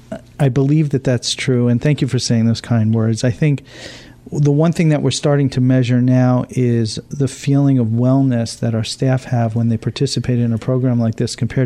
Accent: Islip, New York, United States; I think that, you know, as a kid, I grew up in Islip.

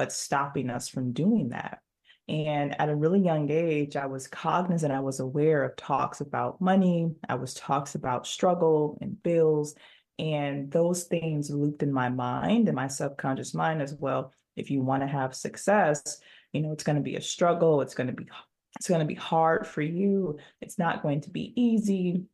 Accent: Detroit, Michigan, United States; So I grew up in West Detroit, and I grew up in a neighborhood that was rough.

